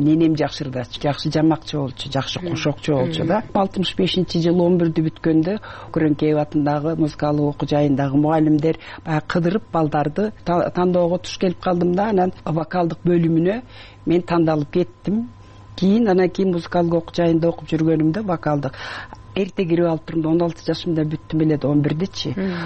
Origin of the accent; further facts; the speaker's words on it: Tasma, Issyk-Kul Region, Kyrgyzstan; мен баягы Түп районуна караштуу Тасма айылында төрөлгөм. Анан ошол жерге келип, үчүнчү класстан баштап 7 жылдык мектепте ошол жерде окуп калдым.